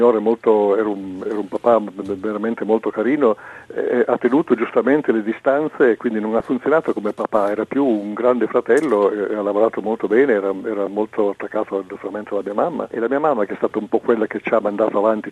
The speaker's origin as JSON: {"language": "Italian", "town": "Turin", "region": "Piedmont", "country": "Italy", "tie": "born or raised there", "said": "io sono nato a Torino, la capitale del Piemonte, da una famiglia anch'essa in un certo senso immigrata, perché la mia mamma in realtà è nata a Cagliari e mio papà invece era di Torino, e quindi io sono un torinese, vissuto a Torino"}